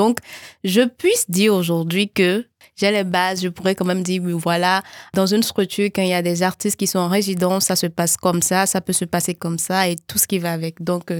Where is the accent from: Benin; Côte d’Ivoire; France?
Benin; Chez moi au Bénin, j'aime souvent quand il y a des prestations culturelles